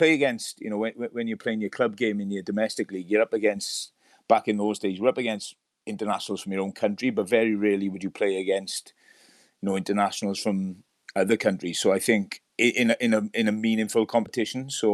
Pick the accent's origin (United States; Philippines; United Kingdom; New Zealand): United Kingdom; Pontypridd, Wales; as a young kid growing up in Pontypridd and coming through the youth system